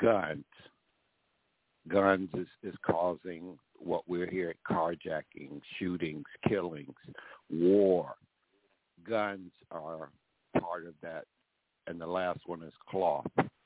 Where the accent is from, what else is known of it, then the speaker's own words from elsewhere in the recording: Mississippi, United States; born there; also born or lived in Chicago; now in Georgia, United States; I've lived in Chicago. I was born in Mississippi, but I know Chicago.